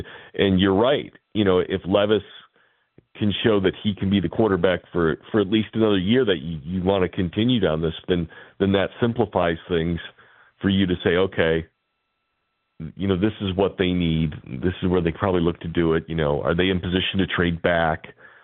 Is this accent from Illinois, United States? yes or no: yes; Chicago, Illinois, United States; they know I'm from Chicago